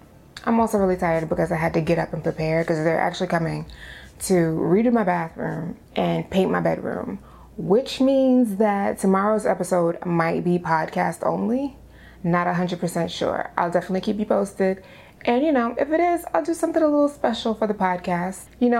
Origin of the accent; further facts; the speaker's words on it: Bronx, New York, United States; I'm not used to this at all. I'm from the Bronx.